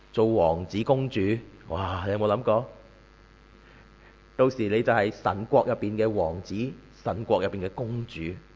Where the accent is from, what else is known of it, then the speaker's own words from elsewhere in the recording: China; 我哋中國人